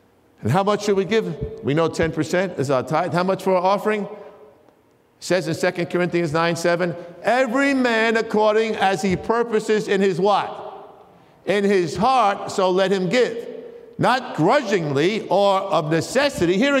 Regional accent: Queens, New York, United States; from Queens. You heard of … from Queens, you know?

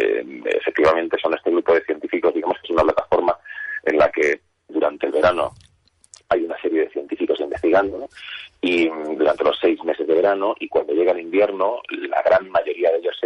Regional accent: Andalusia, Spain; also born or lived in Catalonia; nosotros luego nos venimos de Cataluña, volvimos al sur, porque sabes que yo soy andaluz, volvimos al

